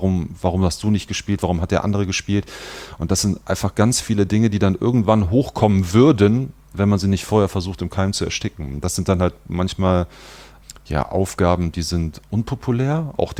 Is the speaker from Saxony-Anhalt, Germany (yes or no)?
no; Cologne, North Rhine-Westphalia, Germany; Ich hatte das Glück, ich bin hier groß geworden. Ich bin in Köln geboren, meine Eltern leben heute noch in Pulheim. Da ist mein Elternhaus, ich bin da zur Schule gegangen